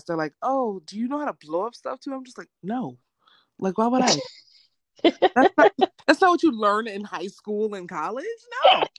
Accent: Chicago, Illinois, United States; I'm from Chicago, Illinois.

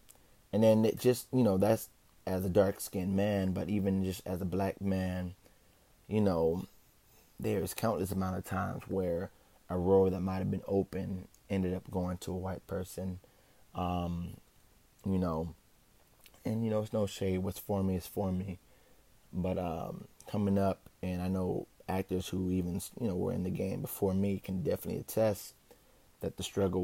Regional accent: Anaheim, California, United States; also born or lived in Fontana; I'm a Ghanaian American born and raised in Anaheim, California. I spent my high school years in Fontana, California before moving to Hollywood

